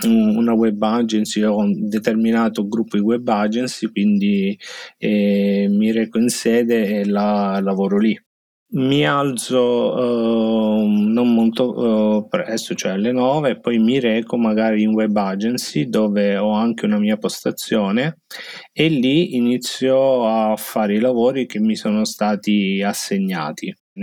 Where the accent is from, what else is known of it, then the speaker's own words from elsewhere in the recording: Modena, Emilia-Romagna, Italy; vengo da Modena